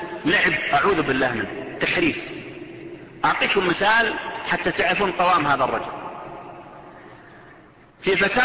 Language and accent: Arabic; Saudi Arabia; والقرضاوي انتشر عندنا في السعودية